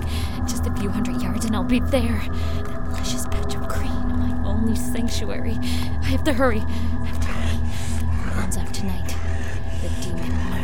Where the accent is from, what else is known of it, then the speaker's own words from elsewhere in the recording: Chicago, Illinois, United States; I grew up in Chicago most of my life, inner city. It was okay.